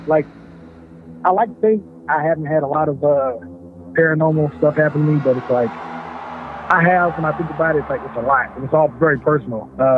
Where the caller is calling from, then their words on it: Louisiana, United States; I'm calling from Louisiana.